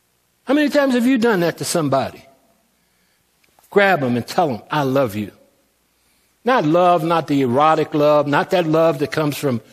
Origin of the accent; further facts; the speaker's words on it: Henderson, Kentucky, United States; now in Fruita, United States; looked like the church that I grew up in Henderson, Kentucky.